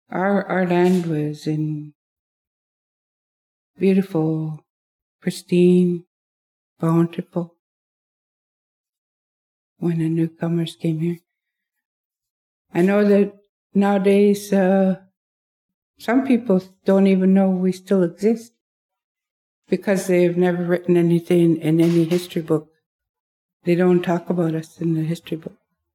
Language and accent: English; United States; I stood up in that class. And I told her, I said, I'm Indian. And I said, none of my family is dirty, lazy, or drunkards.